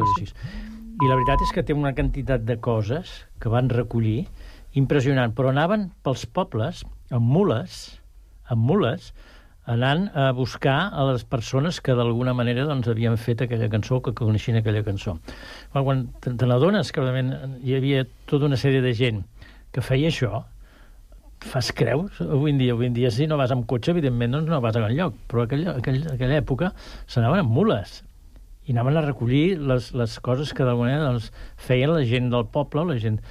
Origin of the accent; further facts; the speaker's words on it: Bellaterra, Catalonia, Spain; Jo soc de Bellaterra.